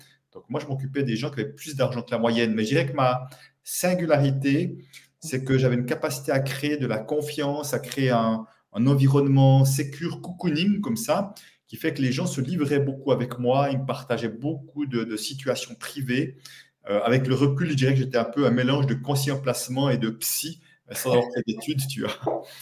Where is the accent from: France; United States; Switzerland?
Switzerland; accent: Swiss; L'enjeu sera de me décoder mon accent suisse déjà.